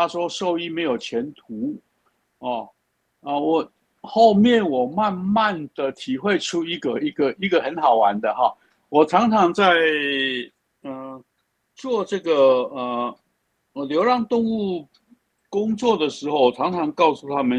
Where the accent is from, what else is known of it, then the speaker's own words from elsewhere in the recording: Pingtung County, Taiwan; now in Taipei, Taiwan; 所以才从我家乡在屏东哈，所以才从屏东跑到台北来开业